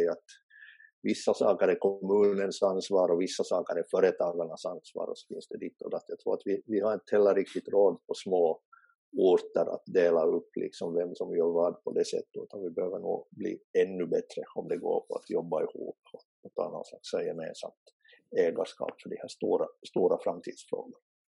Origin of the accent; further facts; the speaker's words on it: Larsmo, Ostrobothnia, Finland; now in Jakobstad, Finland; Det finns tillhörigheter i mitt fall både till Jeppis där jag nu bor och dit jag betalar kommunskatt. Sen har vi sommarstugan i Larsmo där jag är uppvuxen som ju mentalt fortfarande är hemma.